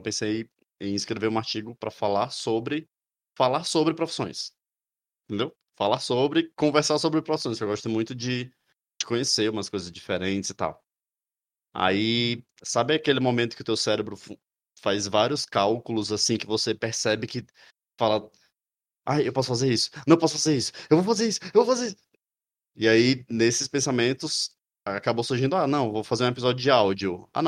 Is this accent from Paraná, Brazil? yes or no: no; Ceará, Brazil; now in São Paulo, Brazil; Mas eu sou um homem de 31 anos, sou cearense, moro em São Paulo